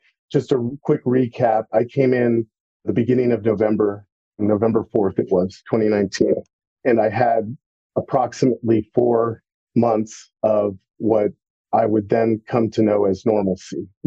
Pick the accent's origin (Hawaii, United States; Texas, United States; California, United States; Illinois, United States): Texas, United States; San Antonio; I was born and raised in San Antonio, here in San Antonio, Texas. I went to high school on the south side of town.